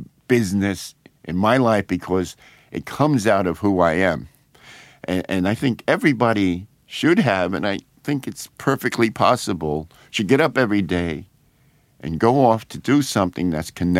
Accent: United States; I was raised black in America, so I have plenty of experience with that.

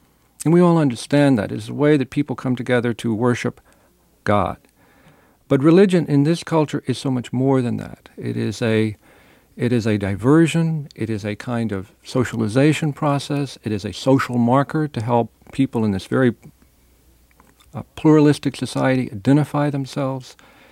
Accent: Texas, United States; I grew up in Texas. I grew up around religion.

